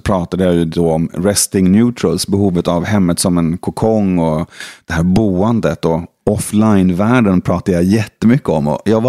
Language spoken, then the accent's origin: Swedish; Sollentuna, Stockholm County, Sweden; now in Stockholm, Sweden; jag bor i city i Stockholm. Men jag är från Sollentuna.